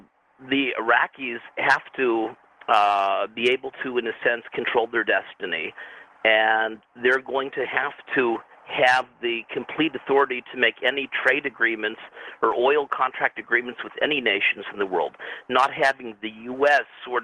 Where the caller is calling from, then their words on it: Pennsylvania, United States; I was calling from Western Pennsylvania